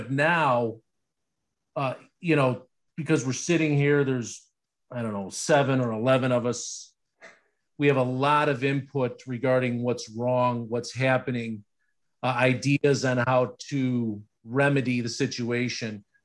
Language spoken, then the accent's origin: English; Oak Park, Illinois, United States; Like, I grew up in Oak Park. You know, they shut down Austin in the 70s.